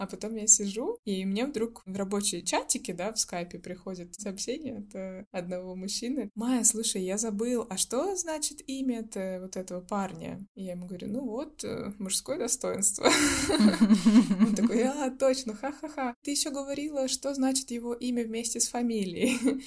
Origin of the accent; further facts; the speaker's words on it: Russia; И я говорю, из России